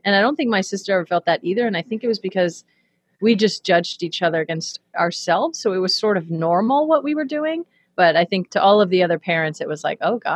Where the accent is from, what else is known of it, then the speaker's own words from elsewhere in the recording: Redding, California, United States; Yeah, so I grew up in Redding, California, which is a small, pretty conservative town in Northern California.